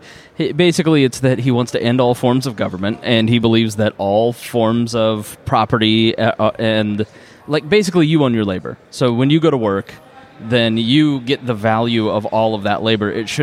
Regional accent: Indiana, United States; Listen, I'm from Indiana.

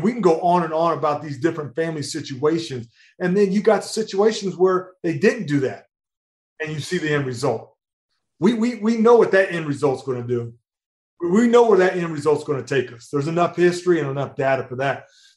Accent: Missouri, United States; But growing up in Missouri, there's a lot of farms.

